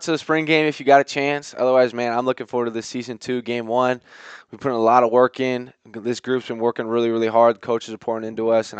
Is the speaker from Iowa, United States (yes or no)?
yes; Iowa, United States; And it's just like growing up in Iowa, like you don't know any different.